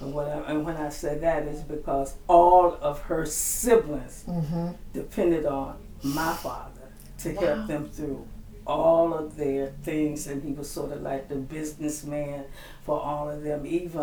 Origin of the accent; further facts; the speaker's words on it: North Carolina, United States; born there; Actually, I was born in Chatham.